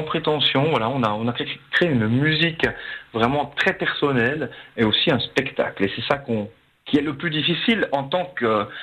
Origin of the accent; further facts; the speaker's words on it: Jura, Switzerland; Puis on est jurassien comme groupe.